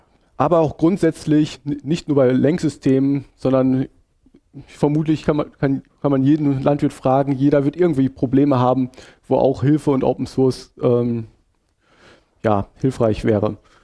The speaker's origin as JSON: {"language": "German", "country": "Canada", "said": "als Kanadier kommt man auf die Idee, irgendwann so Sachen zu machen"}